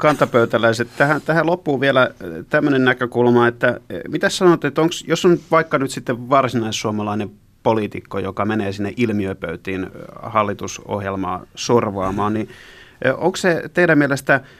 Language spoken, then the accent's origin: Finnish; Turku, Southwest Finland, Finland; minä olen täältä kotoisin